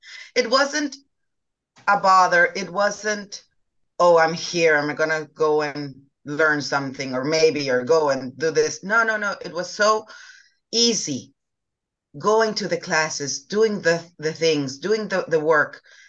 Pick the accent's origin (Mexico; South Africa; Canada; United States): Mexico; Tijuana, Baja California; from Tijuana, Baja California. Well, this experience was totally, totally different. Being from another country, I did experience my university